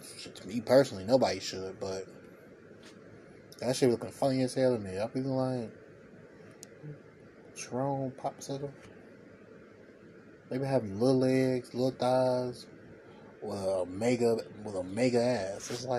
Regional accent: United States; Pudding Popper, I'm from America.

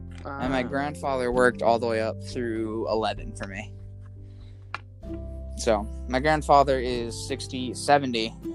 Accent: Scotland, United Kingdom; born there; I'm Scottish only because I was born in Scotland.

